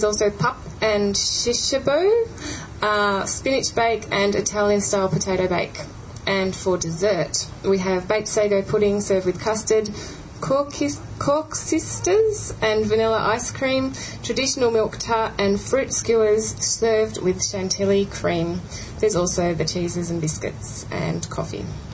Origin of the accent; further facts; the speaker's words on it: Australia; So I'm Australian and also don't eat meat